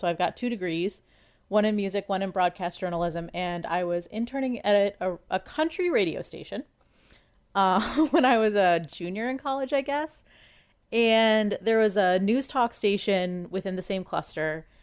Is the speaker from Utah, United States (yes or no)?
no; Washington, District of Columbia, United States; Like for me, I grew up in Washington, D.C.